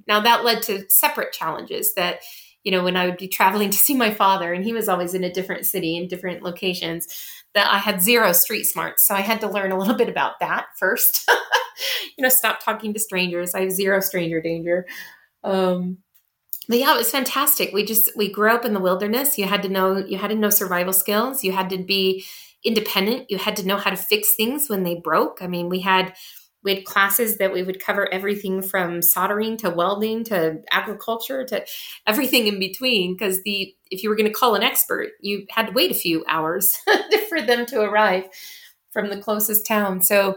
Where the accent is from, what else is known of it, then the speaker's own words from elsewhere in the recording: United States; accent: American; also born or lived in Colorado; Yeah, I have a super thick American accent. I was born in Colorado. I was raised primarily on the Montana-Idaho border in a little tiny town of only 74 people. And then moved around that region quite a bit near Yellowstone.